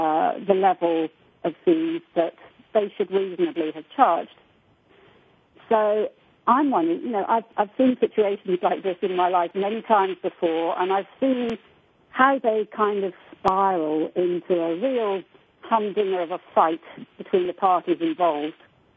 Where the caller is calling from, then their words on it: South East England, United Kingdom; I'm calling from Oxfordshire in the UK.